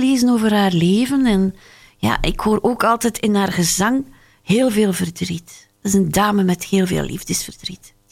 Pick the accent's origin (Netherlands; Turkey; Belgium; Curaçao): Belgium; Veurne, Flanders; Als klein meisje ben ik opgegroeid in Veurne.